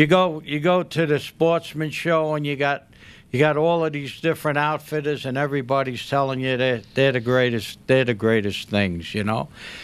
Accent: New York City, New York, United States; now in Colorado, United States; Yeah, Southern New York. Yeah. Yeah, it was the South Bronx. You know, and I came to Colorado in 72 because I like to hunt and fish, and this seemed like the place to do it.

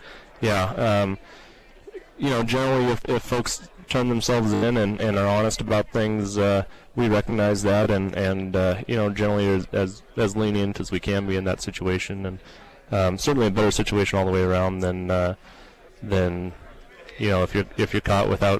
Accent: Durango, Colorado, United States; now in Salida, United States; Originally, I'm from Durango, but yeah, I've lived in Colorado most of my life. I've been in Salida now for 6 years as the biologist there.

